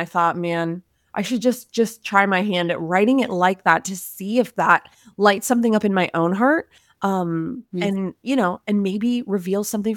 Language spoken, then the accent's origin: English; Los Angeles, California, United States; So I'm a wife, I'm a mother to three little ones here in California. I was raised in Los Angeles.